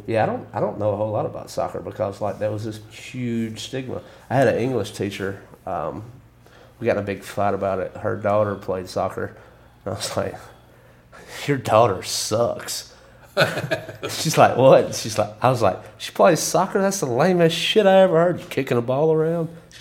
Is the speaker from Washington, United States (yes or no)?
no; Kennedy, Alabama, United States; Plus, I was from Kennedy, Alabama, and I went to South Lamar.